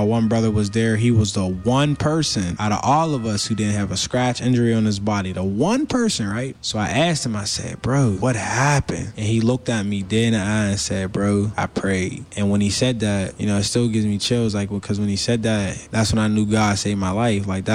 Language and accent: English; Pittsburgh, Pennsylvania, United States; I grew up in Homewood. It was right in Flory Way.